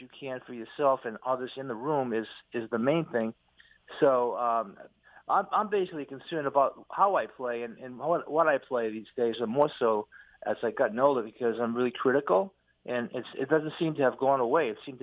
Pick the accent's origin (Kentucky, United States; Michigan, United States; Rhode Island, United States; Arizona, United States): Rhode Island, United States; Woonsocket; now in Los Angeles, United States; because I was brought up in Woonsocket, and before I left to go to Los Angeles